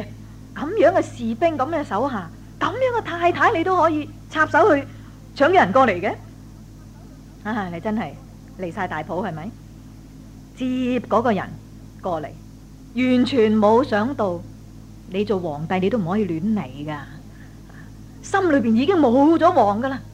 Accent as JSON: {"language": "Cantonese", "country": "Hong Kong", "said": "我哋香港人大把咁嘅机会"}